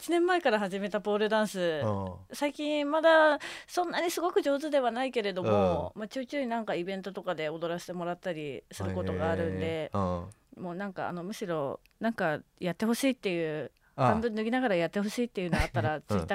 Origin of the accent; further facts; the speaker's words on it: Shizuoka, Japan; also born or lived in Nagoya; 出身は静岡だけど、うん、そうですね、18歳から4年間住んでいて